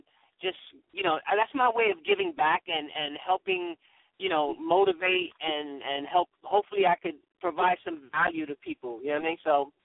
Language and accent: English; Bronx, New York, United States; We're from the Bronx, New York, and, you know, people don't realize, man, the Bronx is tough, you know what I'm saying?